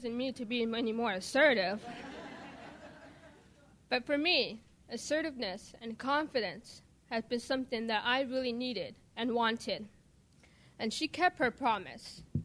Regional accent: Mexico; now in United States; I grew up in Mexico, and I moved to the U.S. and with my family in 1997.

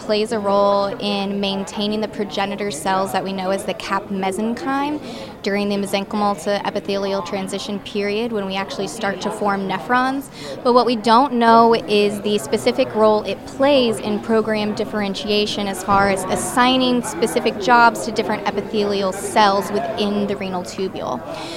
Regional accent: Louisiana, United States; So originally I'm from Louisiana, and I was really interested in DO programs

